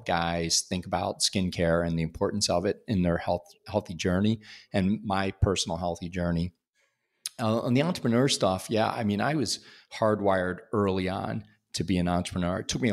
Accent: East Coast, United States; now in Chicago, United States; You know, I'm born and raised on the East Coast.

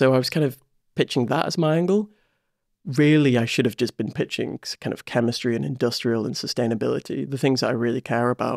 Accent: Warrington, North West England, United Kingdom; I didn't grow up in Scotland. I'm actually from Cheshire, Warrington.

